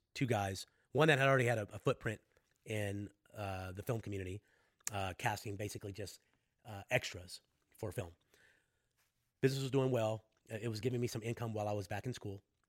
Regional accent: New Orleans, Louisiana, United States; I grew up in New Orleans, right? So what I saw was a bunch of creatives, okay? But they were all like street artists.

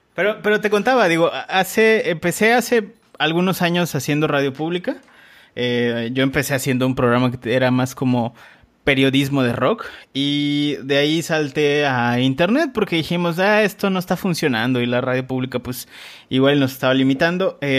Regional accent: Yucatán, Mexico; Sí, de Yucatán, cerca, para que... Todos los que escuchen el podcast cerca de Cancún y Chichen Itza.

